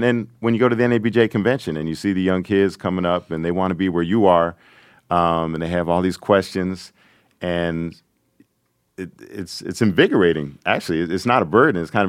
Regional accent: Los Angeles, California, United States; and I grew up there, so we were raised on Jim Murray writing the LA Times in a high level.

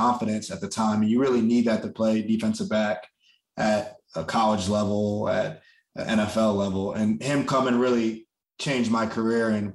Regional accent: New Jersey, United States; I'm from New Jersey, and sports are a lot better in Jersey than they are in Delaware.

